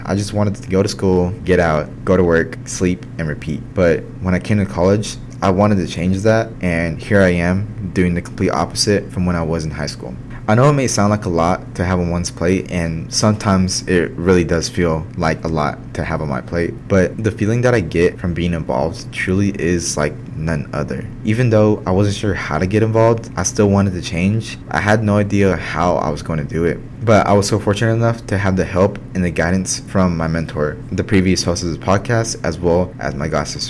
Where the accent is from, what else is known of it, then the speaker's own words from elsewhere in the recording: Warren, Arkansas, United States; My hometown is Warren, Arkansas.